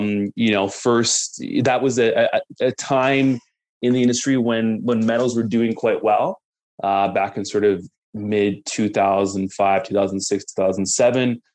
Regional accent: Vancouver, British Columbia, Canada; born and raised in Vancouver, BC.

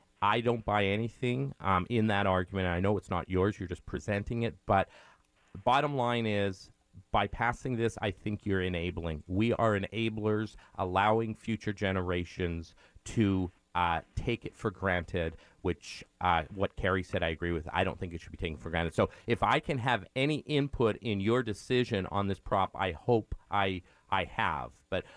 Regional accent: Canada; Especially being a Canadian.

